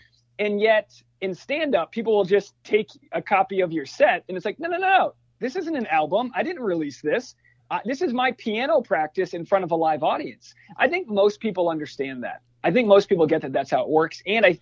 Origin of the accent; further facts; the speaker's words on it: New England, United States; like how we grew up, like growing up in New England